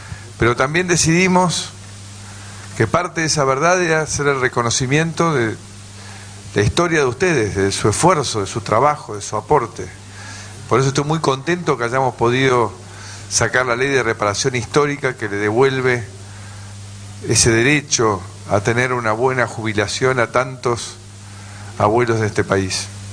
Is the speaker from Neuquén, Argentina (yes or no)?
no; Tandil, Buenos Aires Province, Argentina; born there; Yo nací en Tandil